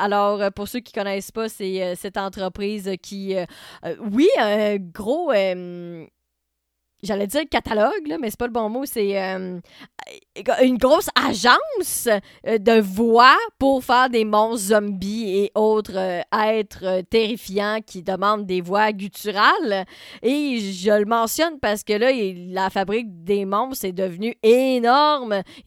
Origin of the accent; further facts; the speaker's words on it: Trois-Rivières, Quebec, Canada; born there; J'ai pas réussi à trouver de trifluvienne gueuleuse. Ça, c'est vraiment bien triste pour moi, puisque c'est ma région natale